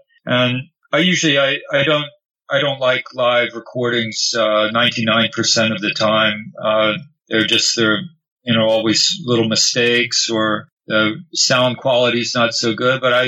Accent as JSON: {"language": "English", "country": "United States", "said": "I'm American, but I must have an Italian past life"}